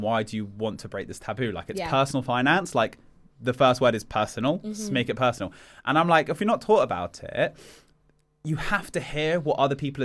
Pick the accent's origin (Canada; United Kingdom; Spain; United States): United Kingdom; We're British. We hate opening up in these kind of things.